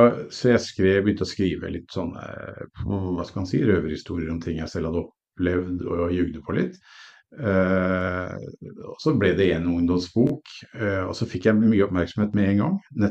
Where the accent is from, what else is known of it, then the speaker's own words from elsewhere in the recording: Oslo, Norway; Så jeg vokste opp på Ullern, hvor vi sitter nå.